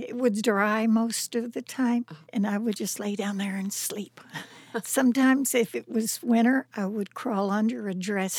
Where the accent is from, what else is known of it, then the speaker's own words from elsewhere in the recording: Gilpin, Kentucky, United States; I was born in our house. My mom had 8 children all at home. I grew up there in Gilpin, Kentucky.